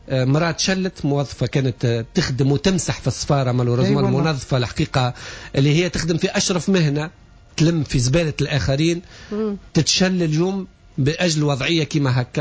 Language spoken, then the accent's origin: Arabic; Tunisia; كتونسية تجي من سوريا وترجع لبلادك التونس